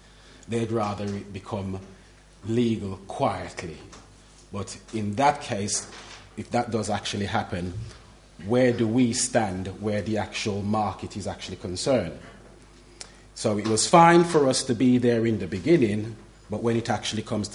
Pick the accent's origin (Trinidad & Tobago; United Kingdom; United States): United Kingdom; Birmingham, West Midlands; I'm from Birmingham.